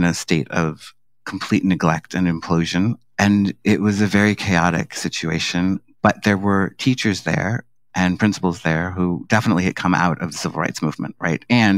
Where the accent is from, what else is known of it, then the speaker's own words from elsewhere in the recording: New York City, New York, United States; Yeah, so I grew up in Harlem in, you know, the 1970s and 80s. Harlem was definitely pre-gentrification. I grew up in the Grant Housing Projects, which are on the west side of Harlem.